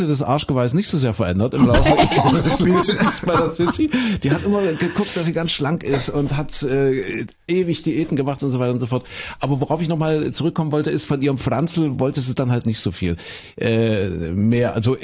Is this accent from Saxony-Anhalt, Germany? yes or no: yes; Köthen, Saxony-Anhalt, Germany; ich bin ja in Kuhköthen in Sachsen-Anhalt groß geworden und wir hatten Westfernsehen